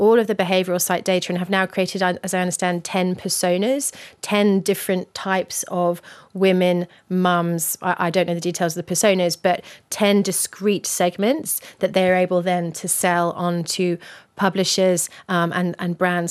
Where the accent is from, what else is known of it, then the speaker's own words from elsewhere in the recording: England, United Kingdom; Yeah, I'm from England, where direct and data has been going for the last 30, 40 years.